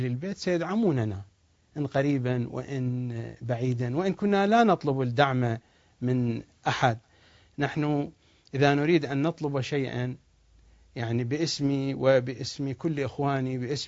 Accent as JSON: {"language": "Arabic", "country": "Iraq", "accent": "Iraqi", "said": "فمثل ما نقول بلهجتنا العراقية يعني أحسن من ماكو،"}